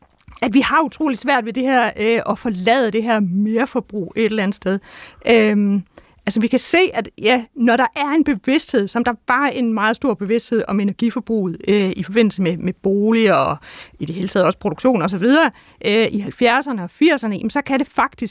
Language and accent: Danish; Odense, Region of Southern Denmark, Denmark; Så i Odense, hvor jeg kommer fra, der bliver man sådan verdensmester i fjernvarme i løbet af 1980'erne.